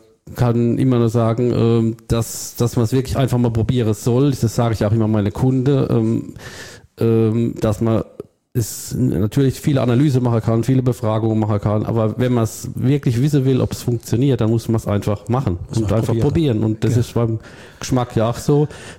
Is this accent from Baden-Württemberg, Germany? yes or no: no; Rhineland-Palatinate, Germany; Also ich bin auch Pfälzer mit Leib und Seele